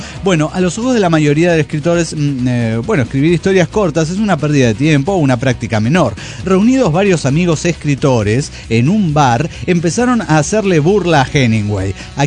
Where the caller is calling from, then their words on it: Guatemala; Hola, ¿cómo están, amigos? … de Guatemala.